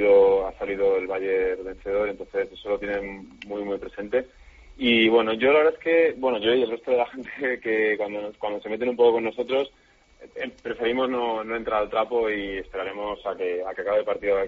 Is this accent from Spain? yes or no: yes; Alicante, Valencian Community, Spain; moved away as an adult; now in Germany; Yo de Alicante.